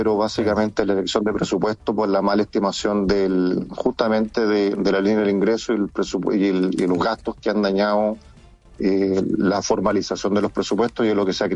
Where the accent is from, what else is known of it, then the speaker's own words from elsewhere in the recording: Chile; si les va bien a ellos, nos va bien a todos nosotros como chilenos.